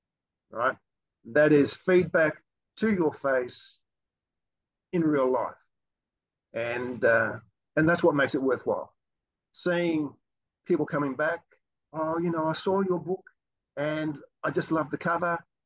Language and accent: English; Australia; It's probably like Comic Cons they have around the world, but being Australian, they call it Oz Comic Con.